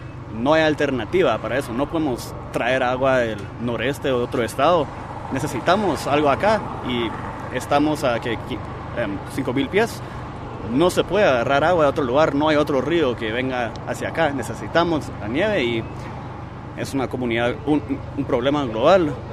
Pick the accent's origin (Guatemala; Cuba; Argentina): Guatemala; also born or lived in Miami, United States; now in Denver, United States; He estado acá ya por 15 años. Nací en Miami, pero viví la mayoría de mi vida en Guatemala.